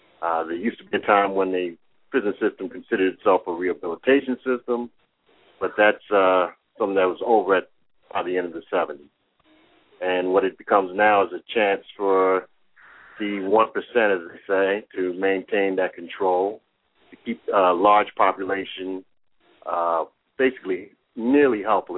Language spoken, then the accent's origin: English; New York City, New York, United States; I observed this as a youth growing up in New York City